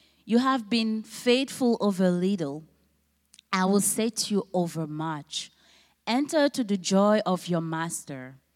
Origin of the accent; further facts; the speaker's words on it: Cameroon; now in United States; I'm from Cameroon. And I have been in the United States for almost 8 years, so yeah.